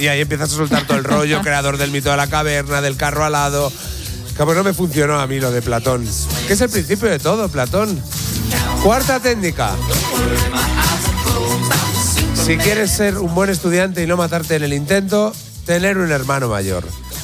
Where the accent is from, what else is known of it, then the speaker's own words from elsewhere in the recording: Salamanca, Castile and León, Spain; Date cuenta que yo vengo de una ciudad universitaria. Yo soy de Salamanca y yo conozco todas las técnicas.